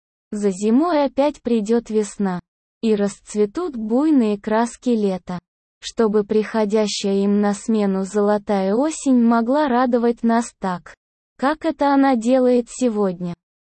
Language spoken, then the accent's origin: Russian; Germany; я вырос в ГДР, в ГСВГ. группе советских войск в Германии.